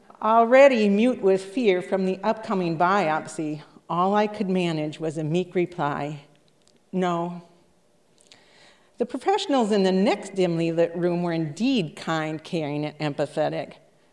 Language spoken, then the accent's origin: English; Washburn, United States; I'm from Washburn